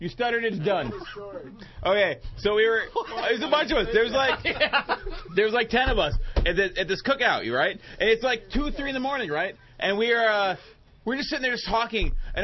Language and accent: English; Wisconsin, United States; I'm from Wisconsin. That's all we do there.